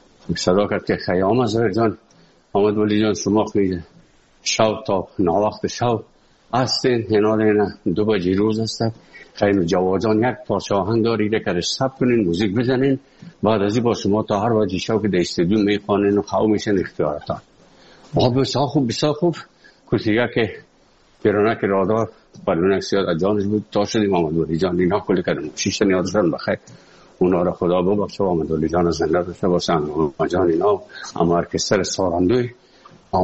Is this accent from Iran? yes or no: no; Afghanistan; moved away; also born or lived in Moscow; از افغانستان برامدیم آمدیم سه مسکو 4 سال مسکو